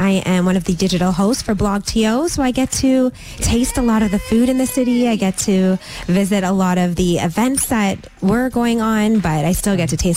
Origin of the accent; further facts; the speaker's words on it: Brampton, Ontario, Canada; Yes, I am a Brampton native.